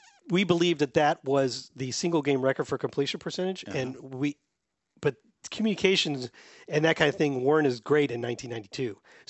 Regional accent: St. Louis, Missouri, United States; That's because I came from St. Louis.

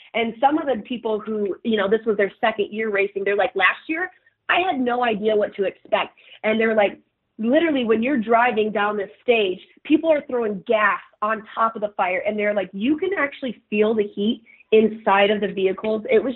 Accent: Detroit, Michigan, United States; Yes and no. Yes to like our values, different things like that.

